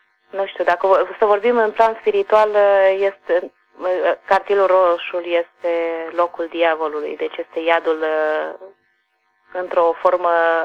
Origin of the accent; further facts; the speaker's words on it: Romania; eu ca și româncă, deci noi vorbim